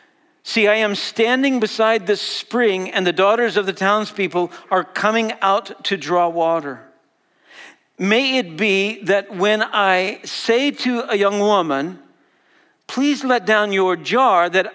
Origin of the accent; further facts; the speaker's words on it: Wisconsin, United States; We're all from Wisconsin, right?